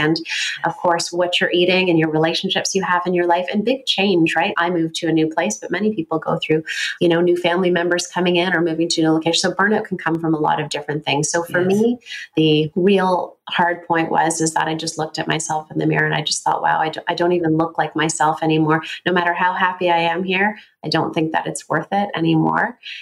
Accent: Canada; But imagine I'm a Canadian woman with a certain constitution, and all of a sudden I'm in the desert, right?

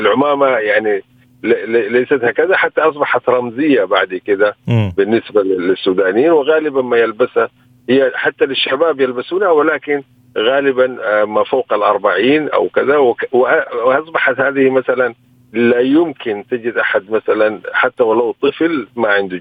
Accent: Sudan; مثلا أنا من السودان، الزي الرسمي بالنسبة لنا من أطفال لكذا لازم كل واحد يكون عنده جلابية.

